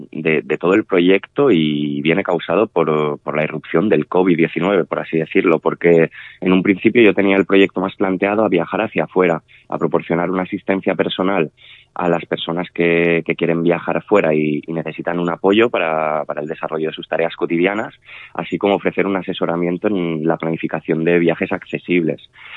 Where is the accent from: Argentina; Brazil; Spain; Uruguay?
Spain; Olocau, Valencian Community; y a la vuelta en mi pueblo, en Olocao